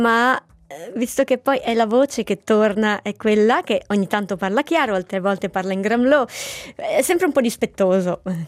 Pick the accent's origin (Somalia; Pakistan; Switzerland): Switzerland; Claro, Ticino; a Claro, dove abitavo, perché io sono originaria di Claro.